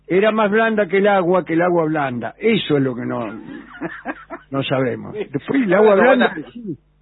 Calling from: Montevideo, Uruguay; de Uruguay, Montevideo, saludos a todos los oyentes de la radio.

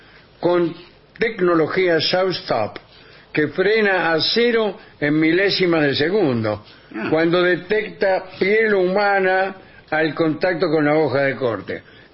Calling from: Monte Grande, Buenos Aires Province, Argentina; de Monte Grande.

